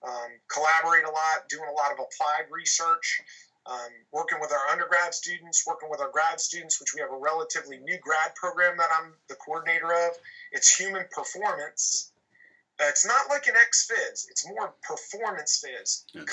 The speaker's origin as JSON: {"language": "English", "region": "New Jersey", "country": "United States", "said": "I'm from Jersey originally, but I'm in the South now."}